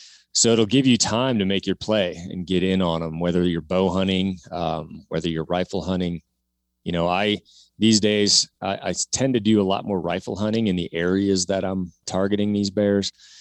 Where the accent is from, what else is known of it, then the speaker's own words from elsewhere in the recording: Washington, United States; Yeah, so growing up in Washington State, like you did, Mark, we didn't have a whole lot of opportunities.